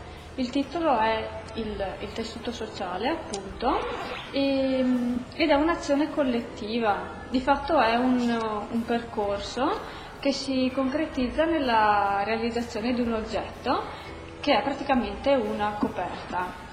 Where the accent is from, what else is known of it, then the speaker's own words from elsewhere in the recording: Belluno, Veneto, Italy; ho 33 anni e sono di Belluno.